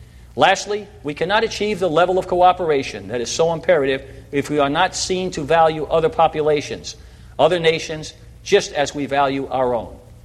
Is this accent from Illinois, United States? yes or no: no; New York City, New York, United States; people in places like where I grew up in New York City